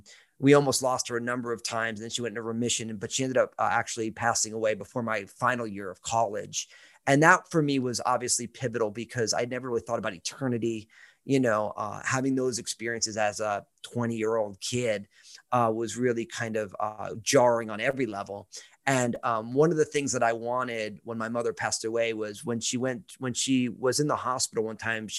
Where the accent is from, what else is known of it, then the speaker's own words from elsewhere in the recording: New Jersey, United States; Okay. So I'm all Italian from New Jersey.